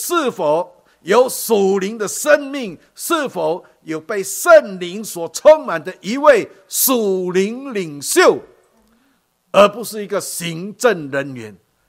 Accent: Singapore; 来呢，啊，来自一个小小的新加坡啊。我记得我刚来的时候，我跟一个洋人啊。分享我是从新加坡来的哈

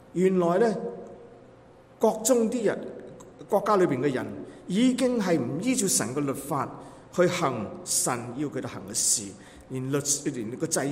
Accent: Guangdong, China; 临尾就我们广东人说的不得过世

